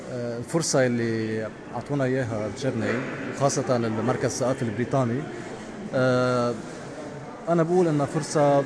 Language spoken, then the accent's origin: English; Lebanon; English is a second language; now in Nottingham, United Kingdom; I'm from Lebanon. I'm studying in Nottingham University.